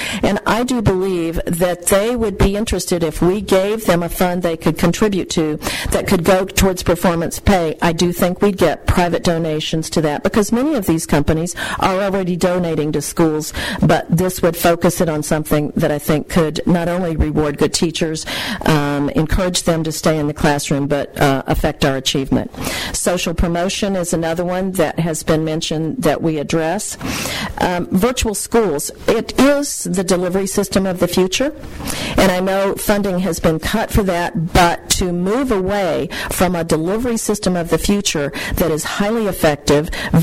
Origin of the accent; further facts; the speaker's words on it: St. Louis, Missouri, United States; Obviously, I'm from the St. Louis area, and I'm particularly interested in the fact that 84,000 of those are in the St. Louis area, the economic engine of the state.